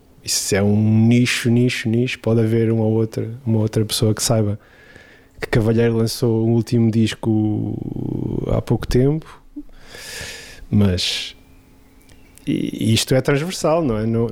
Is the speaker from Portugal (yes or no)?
yes; São Pedro da Torre, Viana do Castelo, Portugal; nasci em 1984 no Hospital de Viena do Castelo, mas na verdade eu estava a viver em São Pedro da Torre, que é uma aldeia de Valença.